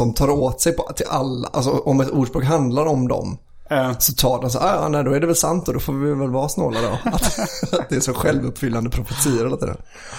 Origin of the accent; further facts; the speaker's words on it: Wallonia, Belgium; Men, jag är från Belgien ursprungligen.